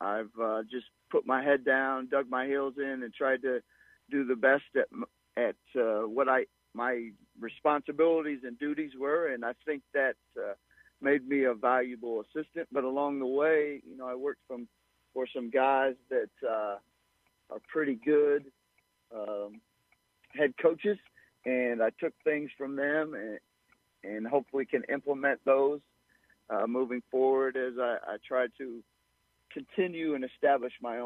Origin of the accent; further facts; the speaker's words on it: Galesburg, Illinois, United States; And growing up in Galesburg, all I knew was football, basketball, and baseball.